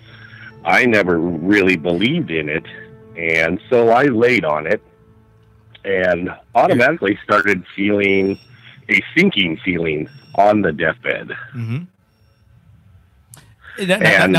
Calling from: Washington, United States; from Washington State.

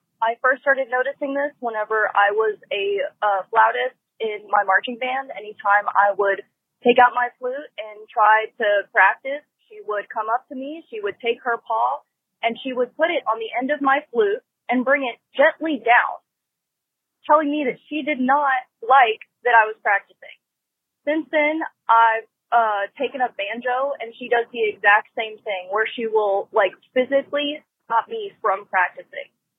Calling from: Louisville, Kentucky, United States; I'm calling from Louisville, Kentucky.

